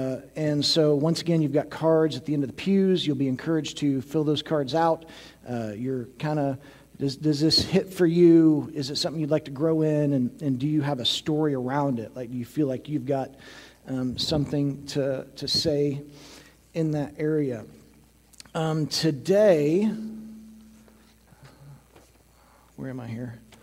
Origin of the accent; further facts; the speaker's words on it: St. Joseph, Missouri, United States; Like, I grew up in St. Joseph, Missouri, and was kind of always in town and did not have any family members that were farmers